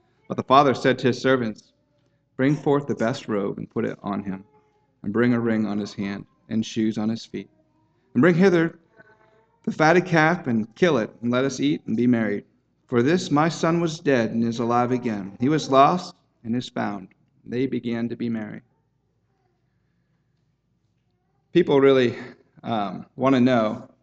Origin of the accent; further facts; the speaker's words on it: Maine, United States; And I grew up in Maine, and the city next to me was Portland, Maine.